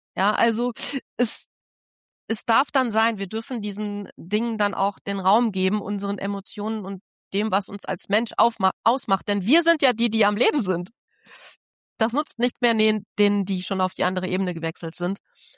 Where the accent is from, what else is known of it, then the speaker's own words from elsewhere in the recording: Rhineland, Germany; ich bin Rheinländerin